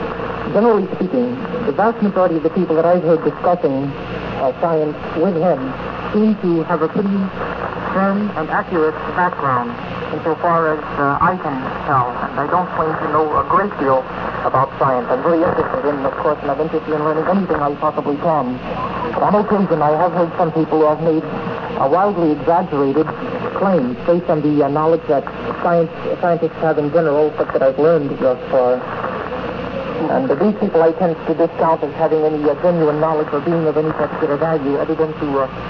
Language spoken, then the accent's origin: English; Passaic, New Jersey, United States; born there; I live in Newark, and I was born in Passaic. I'm a student in Bloomfield College, Bloomfield, New Jersey.